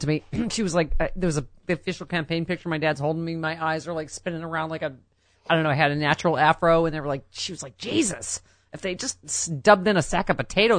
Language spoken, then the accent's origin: English; Buffalo, New York, United States; Buffalo, New York.